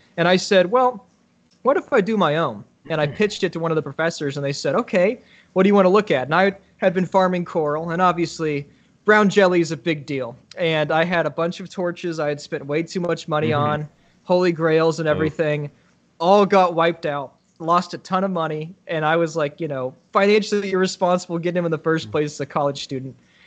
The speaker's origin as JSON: {"language": "English", "town": "Tonganoxie", "region": "Kansas", "country": "United States", "tie": "born or raised there", "said": "So I grew up in Tonganoxie, Kansas. I did not have the internet."}